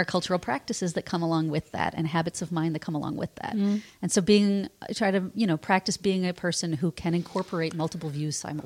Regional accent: Chicago, Illinois, United States; And my hometown newspaper in Chicago was running a 4-part article series on genetic engineering.

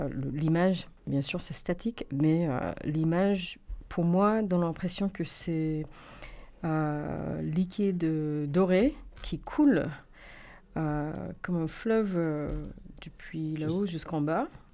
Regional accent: California, United States; French is a second language; now in Grenoble, France; à la base, je suis de Californie, mais grenobloise d'adoption depuis très longtemps.

